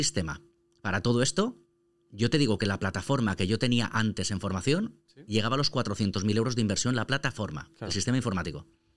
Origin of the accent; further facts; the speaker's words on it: Valencian Community, Spain; esta oportunidad ahora mismo de dirigirme a los valencianos, a mi tierra